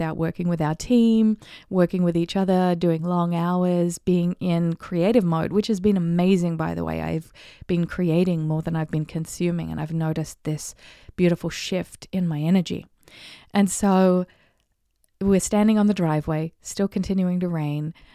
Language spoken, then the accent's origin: English; New Zealand; born there; I was born in New Zealand, which is on the other side of the world near Australia